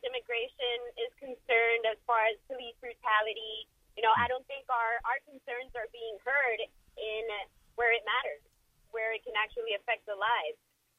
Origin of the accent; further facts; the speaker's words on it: Miami, Florida, United States; as speaking from the people, I'm from Miami, I understand the frustration with the Democratic Party.